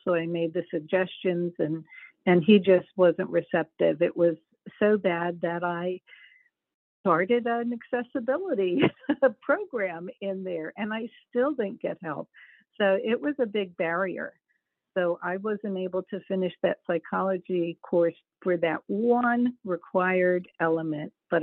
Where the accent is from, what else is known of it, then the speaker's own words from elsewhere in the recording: New Jersey, United States; also born or lived in Bethlehem, Pennsylvania; I was born in Bethlehem, Pennsylvania, and in 68, my family moved to South Jersey, which was the suburbs of Philadelphia.